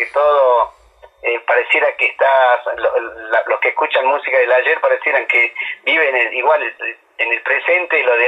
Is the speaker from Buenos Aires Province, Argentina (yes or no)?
no; Abrapampa, Jujuy, Argentina; la década del 70 yo tenía 10 años y si bien es cierto nací en Abrapampa, pero me crié en el campo, ¿no? Mis abuelos tenían llamas. Y me trajeron al pueblito ya para terminar la primaria